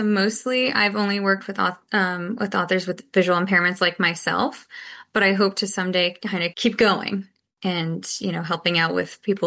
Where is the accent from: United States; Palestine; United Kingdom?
United States; Boston, Massachusetts; Wicked is because I'm from Boston